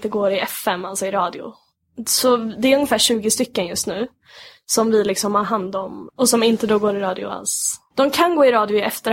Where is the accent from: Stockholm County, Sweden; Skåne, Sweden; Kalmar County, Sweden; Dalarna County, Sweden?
Stockholm County, Sweden; Sollentuna; Jag är uppvuxen i Sollentuna med mina föräldrar och min lilla syster Ulrika.